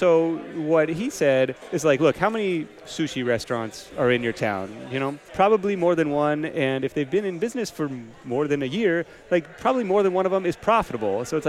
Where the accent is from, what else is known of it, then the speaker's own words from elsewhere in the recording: Seattle, Washington, United States; Like I said, I grew up in Seattle, but we've been here 10 years and have kind of grown to love it.